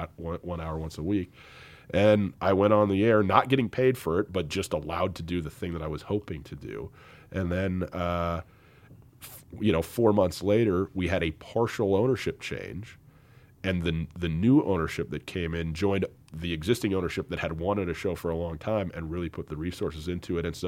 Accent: Missoula, Montana, United States; I mean, to do this work in my hometown and really with culture to break ground. I mean, there's never been a local sports talk radio show as such in Missoula or anywhere in Montana.

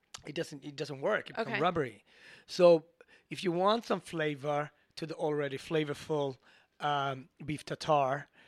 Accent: Ethiopia; So I am from the Asmara tribe. Amhara tribe, and my wife is from the Garage tribe.

